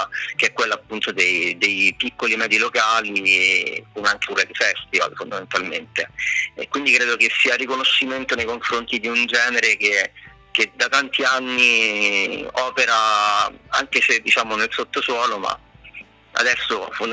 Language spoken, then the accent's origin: Italian; Lazio, Italy; Io non sono di Roma, io prima abitavo in un piccolo paese di provincia, sempre nel Lazio, però dove non c'era praticamente niente